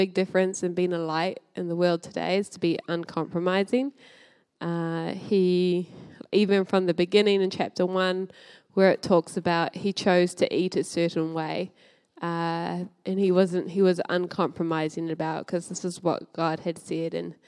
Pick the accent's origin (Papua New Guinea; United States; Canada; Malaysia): Papua New Guinea; Western Province; also born or lived in PNG; I'm a Bamu lady. I'm from Bamu. I'm from lots of places in PNG, but I like the Bamu.